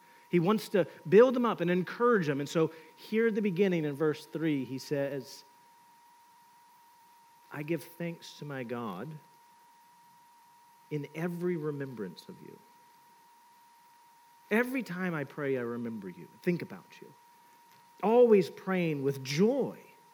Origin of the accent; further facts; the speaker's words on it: the South, United States; Let me give a fun analogy because I'm from the South.